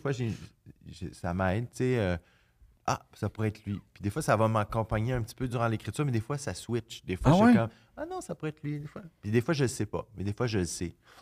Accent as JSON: {"language": "French", "town": "Sainte-Foy", "region": "Quebec", "country": "Canada", "said": "tu sais, je viens de Sainte-Foy."}